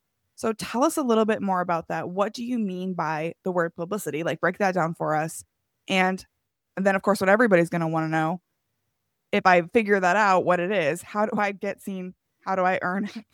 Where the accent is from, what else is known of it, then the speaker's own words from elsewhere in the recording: Iowa, United States; I'm from Iowa, so like there's only so much reporters are paying attention to us.